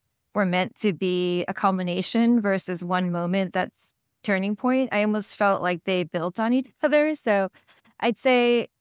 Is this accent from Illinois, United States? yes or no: no; New York, United States; Really, it was when I was starting middle school that he moved to California, and I grew up in New York.